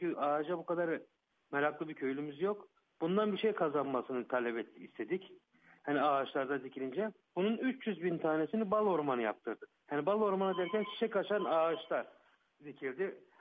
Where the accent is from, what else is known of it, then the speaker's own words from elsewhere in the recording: Özkonak, Nevşehir, Turkey; born there; bütün bizim atamız, soyumuz orada yatıyor. Onların sıla hasreti. Nevşehir'de, Özkonak'ta doğduk. İstanbul'da ya da gribette büyüdük.